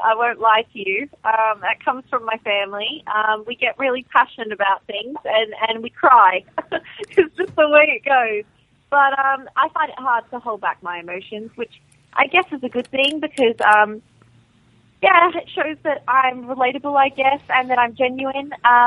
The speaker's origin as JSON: {"language": "English", "country": "United Kingdom", "said": "But you know, the fact that I'm not American maybe had a factor to do with it. The fact that people couldn't vote back home and in the UK live"}